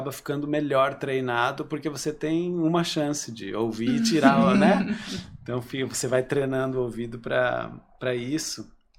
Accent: São Paulo, Brazil; poxa, eu sou paulista, né?

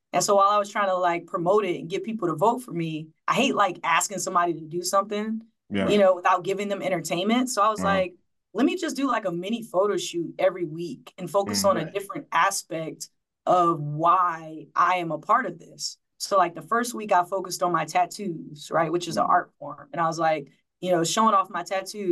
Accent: Georgia, United States; And then of course I'm from Georgia. So shout out to Atlanta.

